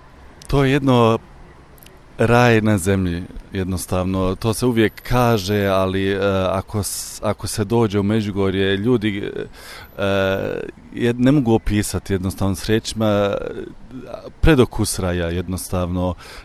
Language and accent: Croatian; Frankfurt, Hesse, Germany; dolazim iz Frankfurta